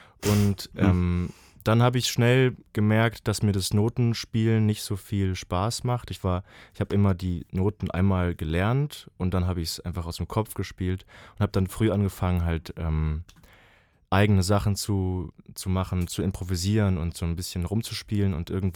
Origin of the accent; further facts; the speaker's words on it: Baden-Württemberg, Germany; ich komme da ja her aus der Ecke, Nähe Freiburg